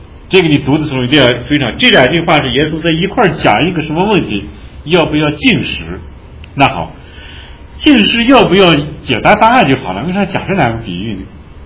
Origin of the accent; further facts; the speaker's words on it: China; 我想我们中国人也是这样的风俗习惯，对吧？